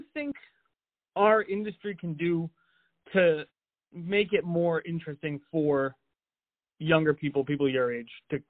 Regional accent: New England, United States; I've never left my home state. I've been outside New England like 3 times maybe.

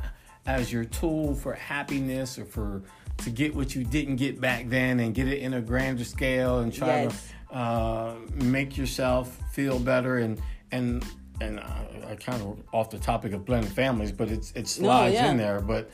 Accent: Philadelphia, Pennsylvania, United States; Philadelphia area. So we got that dynamic.

